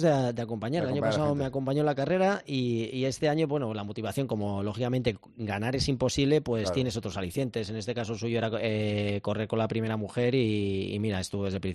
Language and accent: Spanish; Las Rozas, Community of Madrid, Spain; Porque aparecías a las 9 de la mañana aquí en mi pueblo, bueno, Las Rozas.